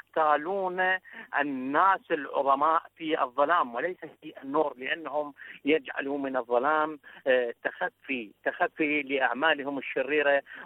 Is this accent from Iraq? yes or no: yes; Iraq; من العراق